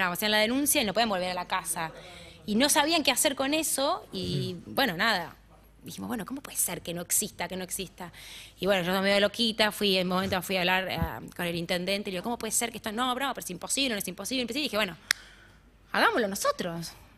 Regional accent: Pilar, Buenos Aires Province, Argentina; Tengo muchos amigos en Pilar, yo soy de Pilar de toda la vida

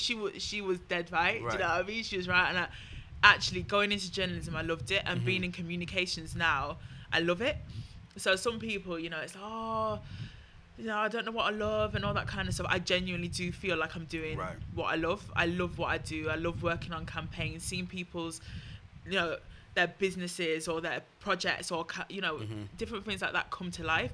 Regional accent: Manchester, North West England, United Kingdom; So I'm a northern girl. I always tell everyone this. I'm a Mancunian.

